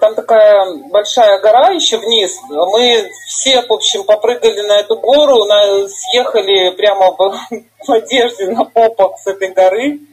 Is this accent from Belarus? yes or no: yes; Belarus; мы как белорусы, как вот страна, родились именно в этой, во всей ситуации 2020 года.